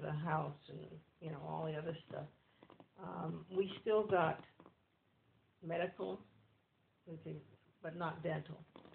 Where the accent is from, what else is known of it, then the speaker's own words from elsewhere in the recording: New Orleans, Louisiana, United States; born there; Well, I was born in Louisiana, New Orleans, Louisiana.